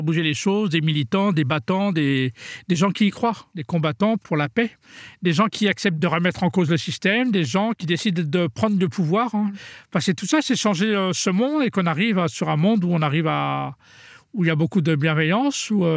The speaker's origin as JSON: {"language": "French", "town": "Mantes-la-Jolie", "region": "Île-de-France", "country": "France", "tie": "born or raised there", "said": "Mes frères et sœurs sont tous nés en France et j'ai grandi dans le quartier du Val-Fouré à Mantes-la-Jolie. C'était l'un des plus grands quartiers de France."}